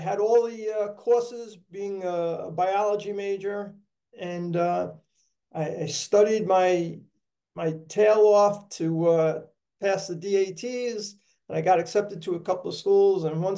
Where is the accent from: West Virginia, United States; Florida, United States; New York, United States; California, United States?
New York, United States; Brooklyn; Greg, I was born in Brooklyn, and a little tidbit, I actually practice out of the house that I was born in, brought into.